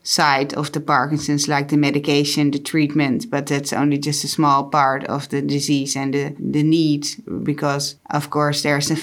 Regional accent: Rotterdam, South Holland, Netherlands; I'm 38 years old. I'm from Rotterdam, the Netherlands.

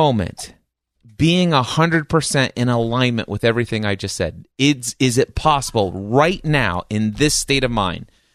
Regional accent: Fort Knox, Kentucky, United States; born there; Oh, I was born in Fort Knox.

